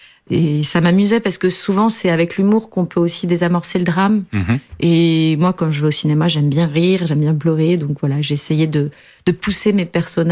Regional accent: France; born there; je suis née en France de parents portugais, donc je vais tous les étés là-bas.

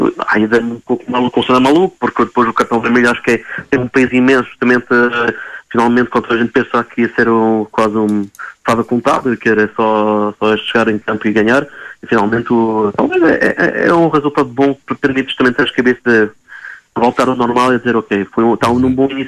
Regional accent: Portugal; sou português

